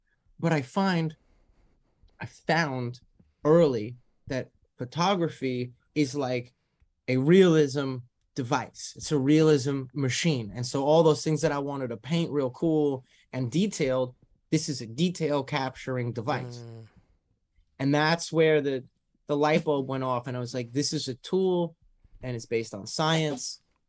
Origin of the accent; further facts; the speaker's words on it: Staten Island, New York, United States; I grew up in Staten Island, and I thought to myself, instead of going to the local college of my island, of my place, I'm going to go to the local college of the nearest neighboring place.